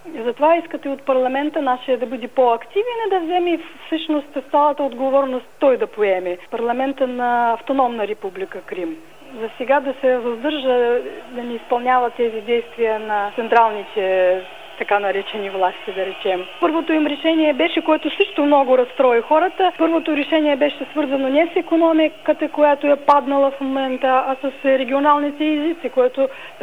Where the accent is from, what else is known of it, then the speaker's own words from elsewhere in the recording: Russia; now in Ukraine; Аз съм руснак, но съм гражданин на Украина.